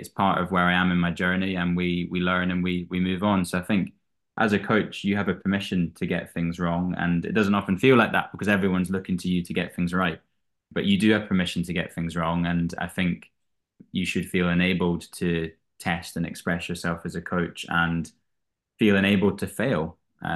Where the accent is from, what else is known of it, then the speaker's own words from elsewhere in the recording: Edinburgh, Scotland, United Kingdom; also born or lived in England; So I'm from Edinburgh. I was born in England, but moved up to Scotland when I was 18 months old. So born in England, raised in Scotland. So I identify as a proud Scotsman.